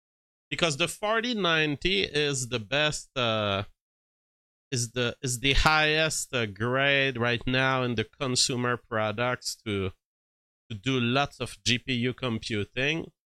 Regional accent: Quebec, Canada; also born or lived in Prince Edward Island; I was like, yeah, I come from Quebec and Prince Edward Island.

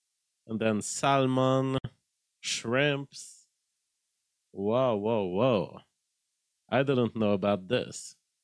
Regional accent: Canada; Because as a Canadian, there's this idea that if you go in a convenience store, you can buy a little can of iced tea.

